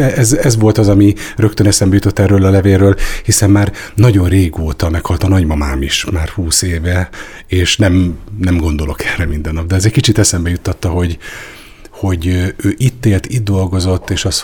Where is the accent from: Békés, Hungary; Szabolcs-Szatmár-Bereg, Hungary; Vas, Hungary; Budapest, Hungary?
Budapest, Hungary; hiszen én Budapesten születtem, ott nőttem föl